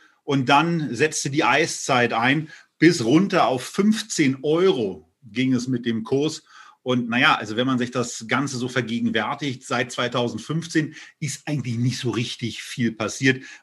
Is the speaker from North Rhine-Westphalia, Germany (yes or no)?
no; Berlin, Germany; ist natürlich auch fällig, gerade als Berliner.